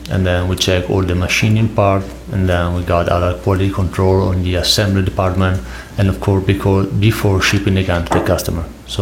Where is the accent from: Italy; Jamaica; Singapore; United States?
Italy; English is a second language; I come from Italy.